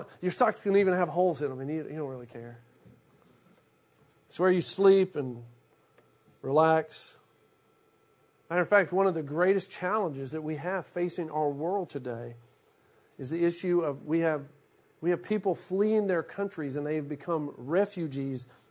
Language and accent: English; Shreveport, Louisiana, United States; when I think of home, I think about, for instance, the house I grew up in Shreveport, Louisiana.